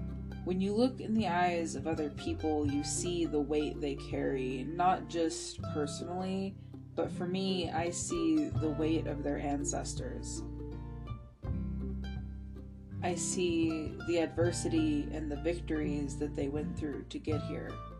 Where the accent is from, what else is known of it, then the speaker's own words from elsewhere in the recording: the South, United States; Most of the churches I attended were Baptist because I grew up in the South.